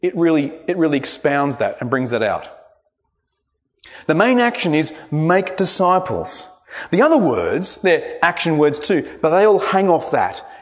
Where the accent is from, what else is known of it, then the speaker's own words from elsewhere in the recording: Australia; I'm an Australian. I'm a rugby fan.